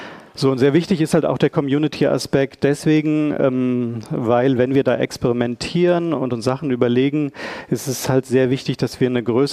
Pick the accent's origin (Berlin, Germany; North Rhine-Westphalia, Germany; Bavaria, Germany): North Rhine-Westphalia, Germany; Bonn; also wir sind beide aus Bonn und der Region